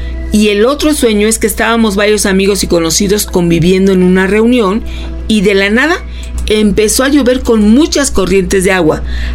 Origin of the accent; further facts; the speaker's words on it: Mexico; como mexicanos